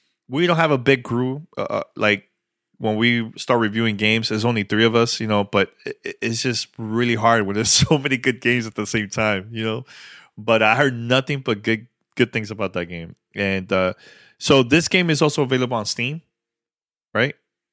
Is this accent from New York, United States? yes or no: yes; New York City, New York, United States; I grew up in Washington Heights. That's not the Heights.